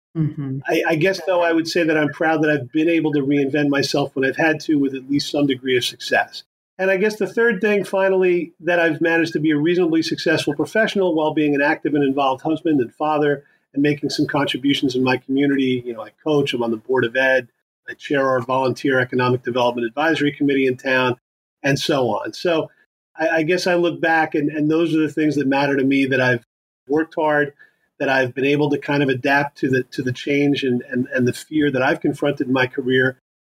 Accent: United States; But being American means to me that I'm fortunate enough to have been born and live in the greatest country in the world

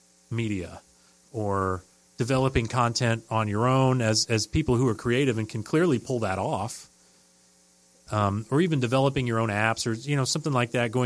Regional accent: Indiana, United States; I grew up in Sew-In.

